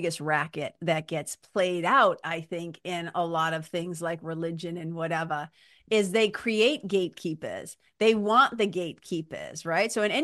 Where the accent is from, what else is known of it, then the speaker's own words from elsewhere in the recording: Lawrence, Massachusetts, United States; also born or lived in Boston; Like, I'm a kid from Massachusetts, from like Lawrence, Mass, and Boston, Mass.